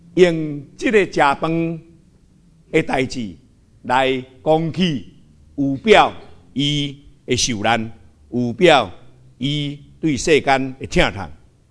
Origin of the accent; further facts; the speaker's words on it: Taiwan; 我也听我们台湾人